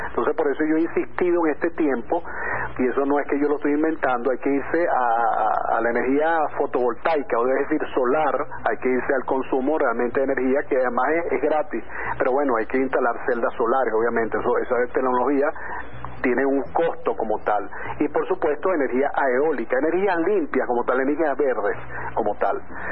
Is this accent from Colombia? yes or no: no; Venezuela; Si nosotros como venezolanos no despertamos